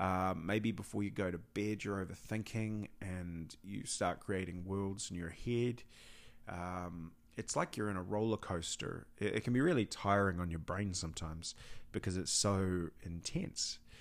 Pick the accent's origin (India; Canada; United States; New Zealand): New Zealand; accent: Kiwi; to mind my Kiwi accent, veranda might be another word